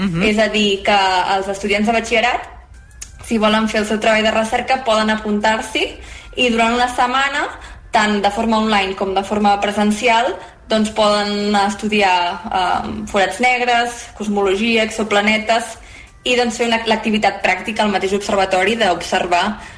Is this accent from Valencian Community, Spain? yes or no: no; Sabadell, Catalonia, Spain; I començaré per la meva ciutat natal, que és Sabadell.